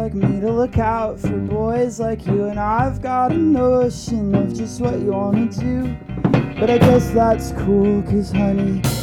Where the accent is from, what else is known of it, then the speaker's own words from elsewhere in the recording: Fredericksburg, Virginia, United States; Yeah, I'm from Fredericksburg.